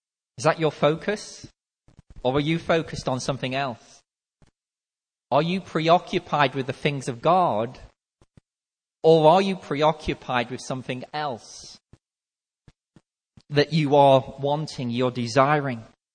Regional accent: North West England, United Kingdom; I'm from Merseyside, so originally anyway.

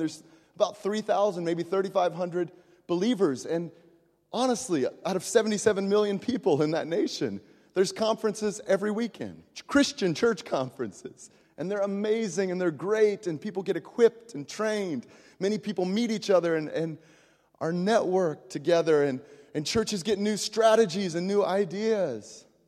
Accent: United States; I mean, I'm from America. Similar to the UK, we have programs in the church for everything.

